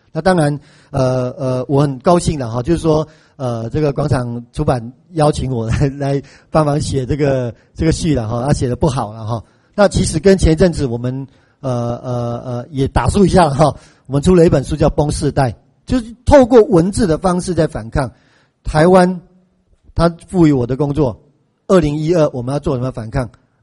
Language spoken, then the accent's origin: Chinese; Malaysia; moved away as an adult; now in Taiwan; 我是外国人啦哈，我1992年为马来西亚来家读册哈，台大社会系